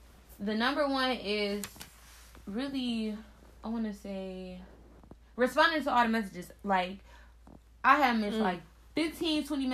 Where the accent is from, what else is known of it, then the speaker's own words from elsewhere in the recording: North Chicago, Illinois, United States; From North Chicago.